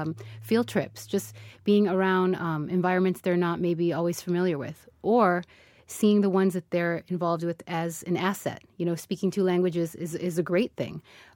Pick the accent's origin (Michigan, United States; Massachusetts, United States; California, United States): Massachusetts, United States; Framingham; I grew up in Framingham, and I just felt really comfortable with all sorts of people from different backgrounds.